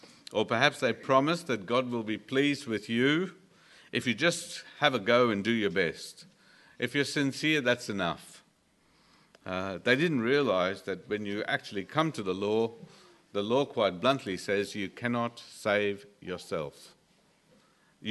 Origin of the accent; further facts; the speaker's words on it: Dulwich Hill, New South Wales, Australia; You're probably wishing I didn't know what it meant, but I grew up in Dulwich Hill, folks, I did.